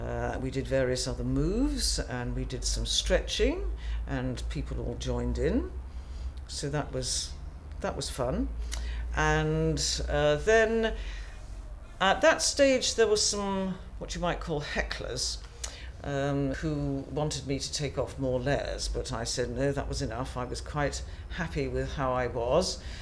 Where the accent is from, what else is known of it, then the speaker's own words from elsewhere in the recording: Cobham, South East England, United Kingdom; My date of birth is the 15th of April 1950 and I come from Cobham, 29 Twin Oaks.